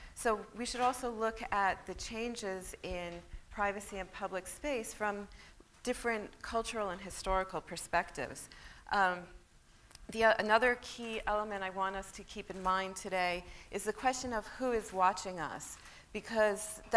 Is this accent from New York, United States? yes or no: yes; Long Island, New York, United States; I grew up on Long Island where you spend a lot of time in traffic jams